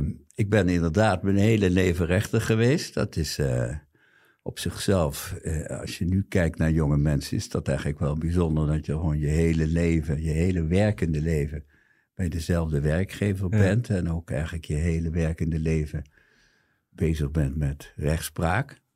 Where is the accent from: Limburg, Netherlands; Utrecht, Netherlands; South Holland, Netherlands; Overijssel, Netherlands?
Limburg, Netherlands; now in Amsterdam, Netherlands; Ik kom ook uit die kant. Ik kom uit Limburg, yeah, van oorsprong.